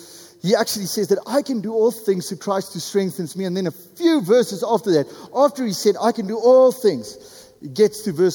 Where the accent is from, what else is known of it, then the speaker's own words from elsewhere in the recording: Cape Town, Western Cape, South Africa; I come from Cape Town, and one of the things that they love to provide in Cape Town is snoek.